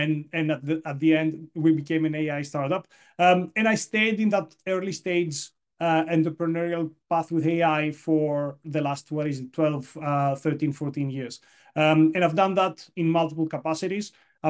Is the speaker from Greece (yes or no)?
yes; Greece; English is a second language; moved away as an adult; I was born and raised in Greece. I actually studied there.